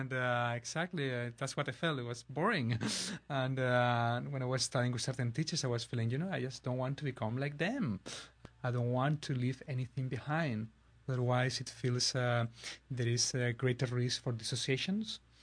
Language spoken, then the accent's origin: English; Barcelona, Catalonia, Spain; English is a second language; I'm an Scorpio. I'm from Barcelona. I'm a hot-blooded Spaniard.